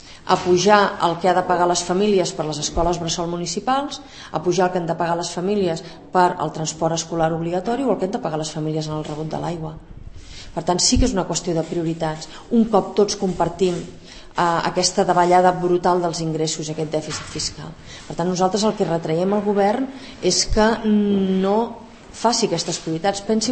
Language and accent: Catalan; Catalonia, Spain; com a catalans